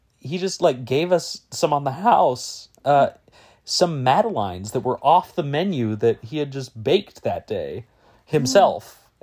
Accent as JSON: {"language": "English", "town": "Spokane", "region": "Washington", "country": "United States", "tie": "born or raised there", "said": "my whole family came down to Tri-Cities from Spokane where we met up, which is my hometown."}